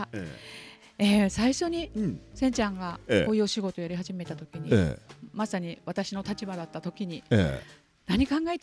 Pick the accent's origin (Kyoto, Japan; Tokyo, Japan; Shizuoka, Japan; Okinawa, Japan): Tokyo, Japan; Ikebukuro; born there; now in Funabashi, Japan; もともと船橋に今は暮らしておりますが、千葉県出身ではなく東京都の池袋で生まれて、千葉にお引越ししてきました。今は船橋で暮らしておりますが、とても自然と都会が半々くらいにあるようなとこですかね。